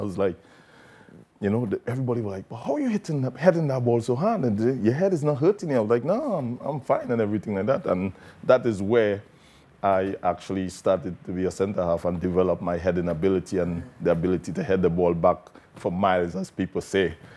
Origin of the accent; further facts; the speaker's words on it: Trinidad & Tobago; growing up in Trinidad and Tobago as a young boy, playing football, you know, was one of the main things I did.